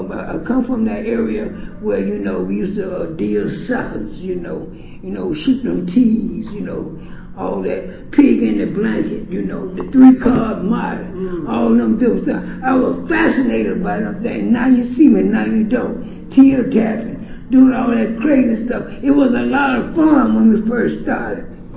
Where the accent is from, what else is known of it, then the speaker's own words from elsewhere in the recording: Florida, United States; now in Baltimore, United States; I'm originally from South Florida. I got cleaned up here in 2003, Baltimore area, and I consider Baltimore my home because my new life, my new beginning started there.